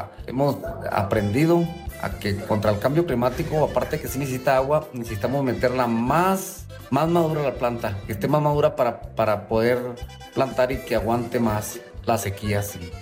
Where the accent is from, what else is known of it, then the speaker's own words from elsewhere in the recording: Chihuahua, Mexico; vengo del estado de Chihuahua y soy productor de sotol. Pues estoy produciendo sotol desde hace 23 años, vengo de parte de mi abuelo, tercera generación, y vengo del desierto.